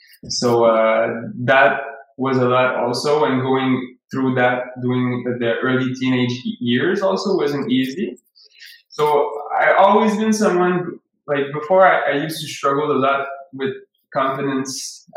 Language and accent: English; Quebec, Canada; I grew up in Quebec. So it was in a small village close to a river and near some fields also, so pretty much surrounded with nature. Now I'm in Montreal because I moved to the city for school a few years ago, but I'm from the river and the fields.